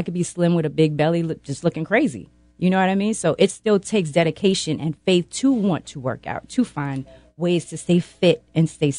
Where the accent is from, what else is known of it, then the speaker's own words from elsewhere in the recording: Queens, New York, United States; Hey, well … born and raised in Queens.